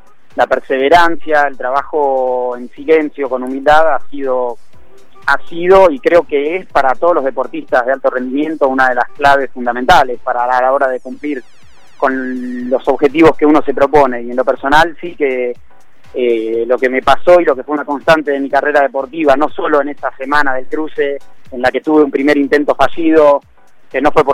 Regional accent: Buenos Aires, Argentina; Siendo porteño yo quería hacer el Río de la Plata alguna vez, siendo nadador de aguas abiertas.

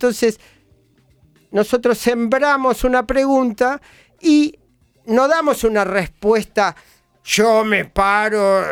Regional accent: Santa Fe, Argentina; Yo soy de Santa Fe.

